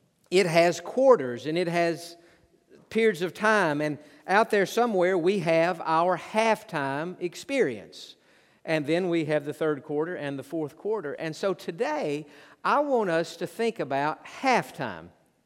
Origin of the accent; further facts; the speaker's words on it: Knoxville, Tennessee, United States; And the reason for that is I grew up in the Knoxville area. And when I was a little kid, I grew up on Saturdays going to Neyland Stadium, watching those Tennessee Volunteers.